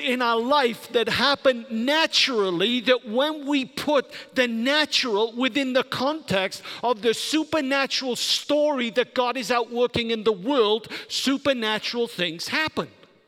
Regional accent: United Kingdom; I'm glad I'm British.

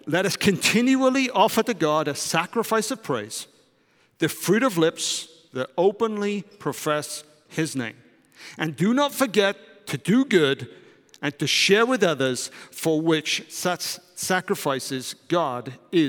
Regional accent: United Kingdom; now in Netherlands; my wife is German, I'm British

